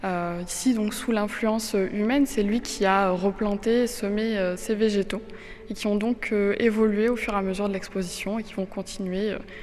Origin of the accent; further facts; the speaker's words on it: Nouvelle-Aquitaine, France; À l'origine, je viens de Corrèze, donc je connaissais un petit peu le centre d'art.